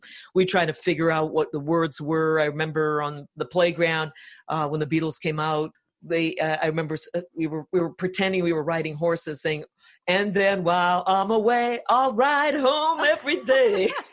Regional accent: Sudbury, Ontario, Canada; first language Finnish; English is a second language; Well, I was born in Sudbury to a family that were immigrants from Finland. And so my brother and sister were both born there, and so were my parents. So I grew up in a primarily Finnish community, spoke Finnish first and so on, and went to a Finnish church

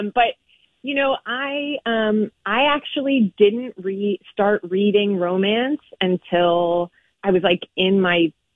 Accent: Midwest, United States; I am a Midwesterner, born and raised

